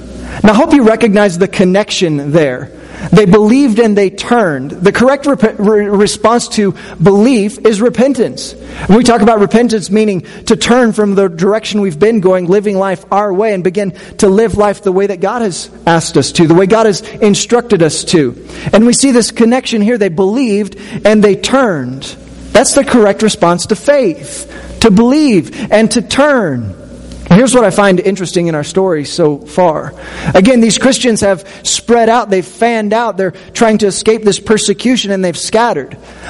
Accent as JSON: {"language": "English", "country": "United States", "lives_now": "Mexico", "said": "I'm still an American doing ministry in Mexico, right?"}